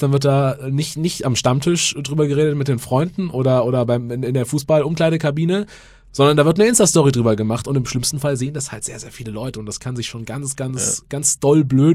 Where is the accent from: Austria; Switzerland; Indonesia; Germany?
Germany; Bavaria; ich bin auf dem Land aufgewachsen, Vorort von München, aber schon sehr ländlich. Also das nächste Dorf hat praktisch schon mehr Kühe als Einwohner.